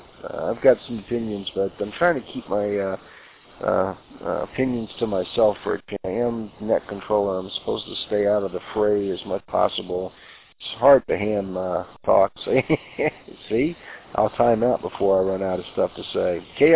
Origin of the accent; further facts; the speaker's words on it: Louisville, Kentucky, United States; I grew up in Kentucky. Or at least in that general vicinity, Louisville, Kentucky, or Louisville, as we locals called it.